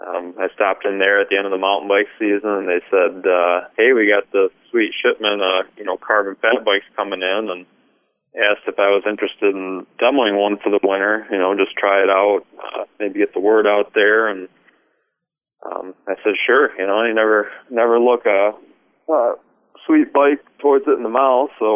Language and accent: English; Michigan, United States; I had a good time traveling, meeting all the fine folks in Wisconsin, Minnesota, and of course my home state, Michigan.